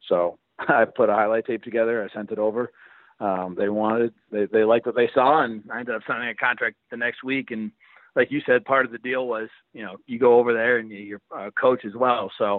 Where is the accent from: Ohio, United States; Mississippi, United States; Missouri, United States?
Ohio, United States; it is part of the culture growing up in Northeast Ohio.